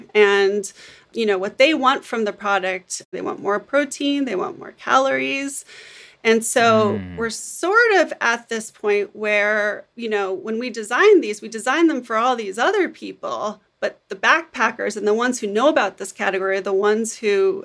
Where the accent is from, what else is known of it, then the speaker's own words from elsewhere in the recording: Santa Barbara, California, United States; I'm from Santa Barbara, California.